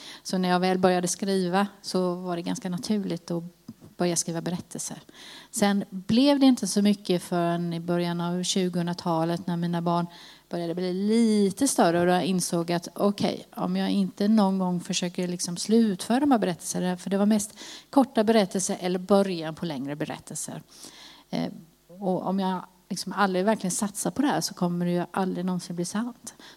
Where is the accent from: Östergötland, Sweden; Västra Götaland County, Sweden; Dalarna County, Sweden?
Västra Götaland County, Sweden; Pixbo; Jag är uppvuxen i Pixbo